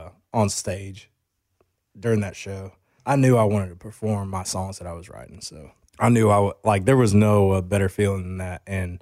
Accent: Grayson, Georgia, United States; I went to Grayson High School. So, you know, like you're talking about, I grew up like in the Grayson area, which is like, and then Loganville was like the bigger town.

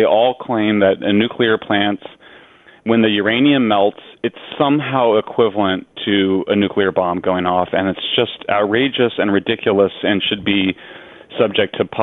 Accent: Colorado, United States; I'm from Colorado, which has much higher levels of radiation because there's a lot of uranium in the granite rock.

